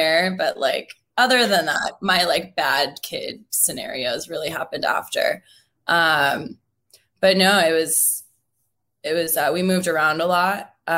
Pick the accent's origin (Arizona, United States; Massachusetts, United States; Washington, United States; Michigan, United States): Washington, United States; Seattle; born or raised there